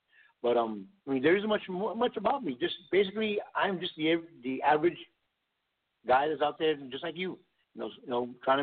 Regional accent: New York, United States; growing up in New York in the 80s, I'm not going to say what year, but in the 80s, it was a struggle.

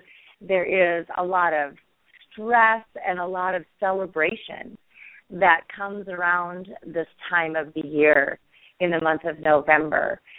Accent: Minnesota, United States; I grew up in Minnesota, Susan, and I remember those cold, dreary fall days quite well. One of the reasons why I live in the West now.

